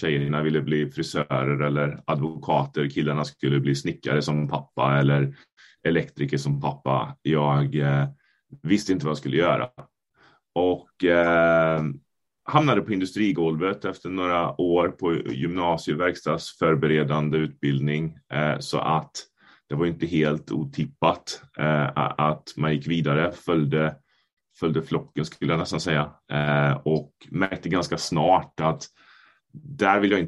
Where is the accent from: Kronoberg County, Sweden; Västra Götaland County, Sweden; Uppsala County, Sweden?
Västra Götaland County, Sweden; Jag växte upp i Skaraborg, en liten bit utanför Tidaholm.